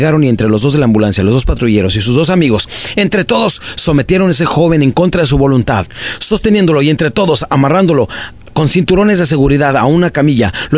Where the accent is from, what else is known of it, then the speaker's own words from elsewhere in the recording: Ciudad Juárez, Chihuahua, Mexico; yo crecí en Ciudad Juárez, Chihuahua, nací en un pueblito de Chihuahua que se llama Parral, Chihuahua, y crecí de los 7 años en adelante. Cuando mi padre nos abandonó, mi madre se cambió a Ciudad Juárez y de ahí empezamos a vivir.